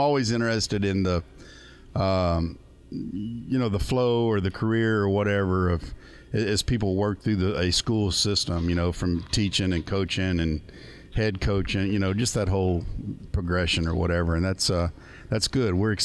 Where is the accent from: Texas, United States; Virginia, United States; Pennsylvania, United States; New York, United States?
Texas, United States; Rosenberg; I'm originally from Richmond, Rosenberg, Texas. I went to Lamar Consolidated High School.